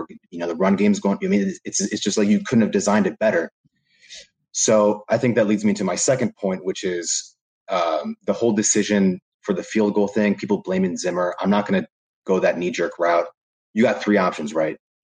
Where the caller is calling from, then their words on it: New Jersey, United States; I'm coming in from Seton Hall University out of New Jersey.